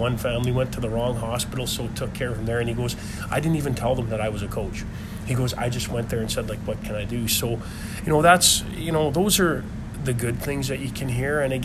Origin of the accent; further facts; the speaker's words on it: Prince Albert, Saskatchewan, Canada; growing up in Prince Albert right down the road, I mean, I know exactly where that happened.